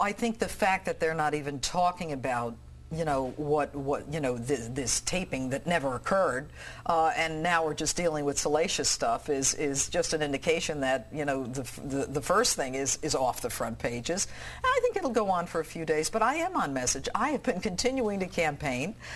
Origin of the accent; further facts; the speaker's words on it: New York, United States; I am from upstate. I'm from Chemung County, which is in the southern tier of New York